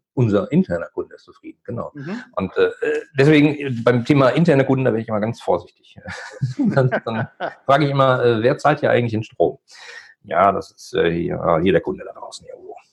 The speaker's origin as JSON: {"language": "German", "region": "North Rhine-Westphalia", "country": "Germany", "said": "ich komme aus dem Ruhrgebiet"}